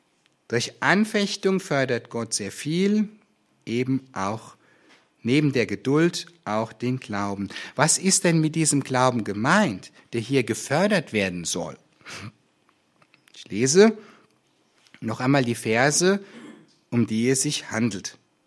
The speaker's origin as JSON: {"language": "German", "town": "Alzey", "region": "Rhineland-Palatinate", "country": "Germany", "tie": "born or raised there", "said": "in meiner Heimatgemeinde in Alzey, weit von hier weg"}